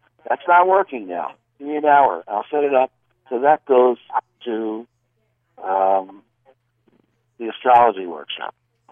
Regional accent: Philadelphia, Pennsylvania, United States; born there; And I was born in Philadelphia.

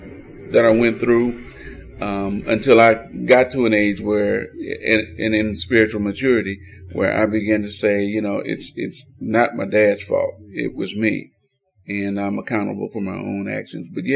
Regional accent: Detroit, Michigan, United States; Yeah, we did go through some pretty tough times growing up in Detroit, where I was born and raised, even though I came up in the church

